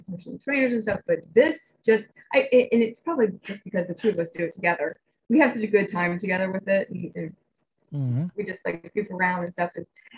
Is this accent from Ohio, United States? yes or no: yes; Dayton, Ohio, United States; I know Hamilton. I'm from Dayton, so.